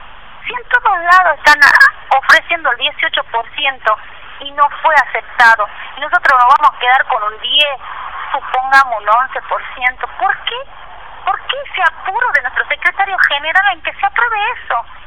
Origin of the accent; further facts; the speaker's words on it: San Pedro, Jujuy, Argentina; Sí, soy de San Pedro, viajo todos los días a Ledesma.